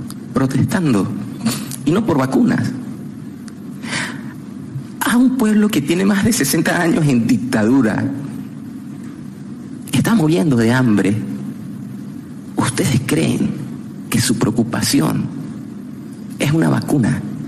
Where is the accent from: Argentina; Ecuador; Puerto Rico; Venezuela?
Venezuela; now in Spain; Yo soy venezolano. Aunque me hayan echado de mi país, sigo siendo venezolano. También soy latinoamericano.